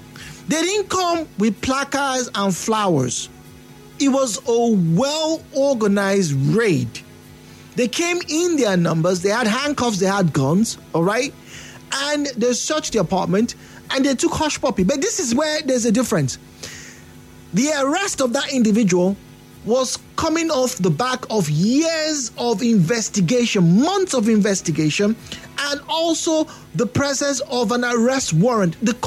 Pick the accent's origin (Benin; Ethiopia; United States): Benin; Once again, I grew up in Benin where people were doing these things.